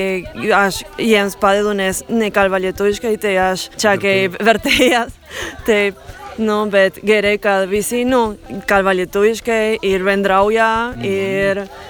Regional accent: Argentina; Lithuanian is a second language; now in Lithuania; jie migravo į Argentiną tarp karų, tai jie pradėjo dalyvauti lietuvių bendruomenė Argentinoje, taip ir mano senelis ir mama, taip ir aš, tai dėl to jaučiuosi kaip lietuvė.

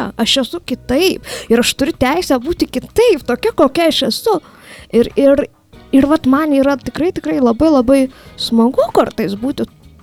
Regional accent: Dzūkija, Lithuania; tai reiškia, kad mes dzūkai turime didelę širdis

